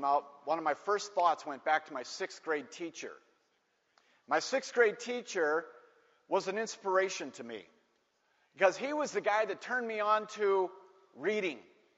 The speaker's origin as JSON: {"language": "English", "town": "Minneapolis", "region": "Minnesota", "country": "United States", "tie": "born or raised there", "said": "I came back from Birmingham, from EWTN, to my parents' house in Minneapolis. And my thought came to Mr. Knight, and I went to my elementary school to find him, to thank him."}